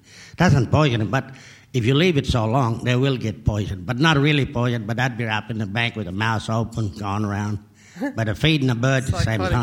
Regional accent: Northern Territory, Australia; from Northern Territory. I really lived in the bush all my life.

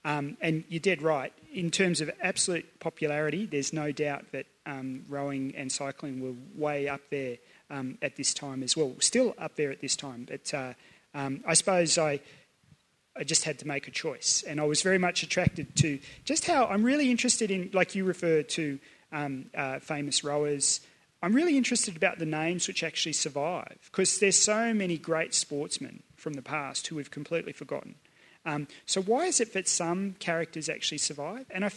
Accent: Sydney, New South Wales, Australia; And I come from Sydney.

